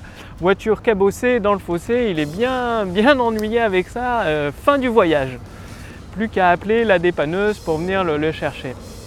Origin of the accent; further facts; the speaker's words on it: Clermont-Ferrand, Auvergne-Rhône-Alpes, France; je viens de l'Auvergne, du côté de Clermont-Ferrand, et chaque hiver, il y a de la neige, il neige.